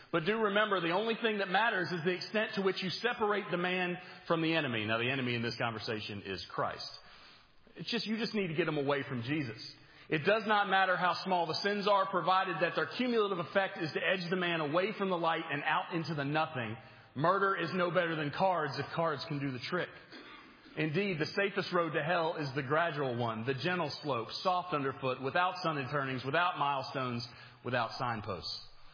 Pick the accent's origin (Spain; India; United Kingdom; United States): United Kingdom; England; You know, I'm the English guy, so I got to give you some Shakespeare tonight.